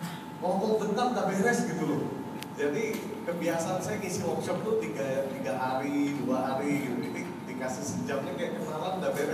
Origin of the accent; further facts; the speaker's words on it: Tanjung Enim, South Sumatra, Indonesia; Lo lagi asal mana sih? Palembang, gue. Palembangnya mana? Tanjung Enim.